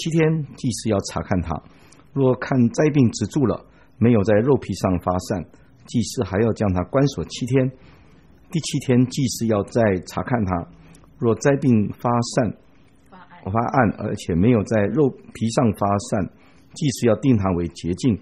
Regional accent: Taiwan; 我们台湾人有的时候称它叫胎哥

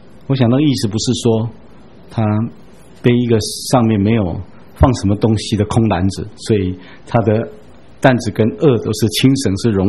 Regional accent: Taiwan; 我们台湾人说这个小男孩

